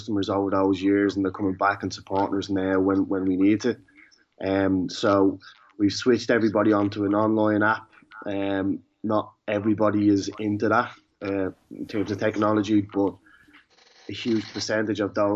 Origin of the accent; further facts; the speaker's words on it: Ireland; who we are as Irish people, and that we ask the question to ourselves of, what did you do when the coronavirus or the COVID-19 epidemic hit the country?